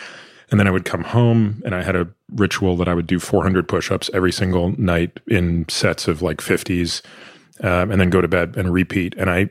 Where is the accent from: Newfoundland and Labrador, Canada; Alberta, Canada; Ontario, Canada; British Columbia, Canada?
Ontario, Canada; Toronto; I grew up in Toronto.